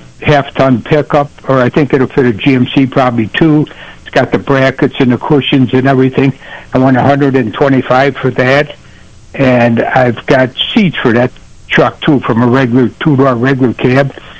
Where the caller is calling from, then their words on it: Attica Center, New York, United States; I'm calling up here from Attica Center this morning.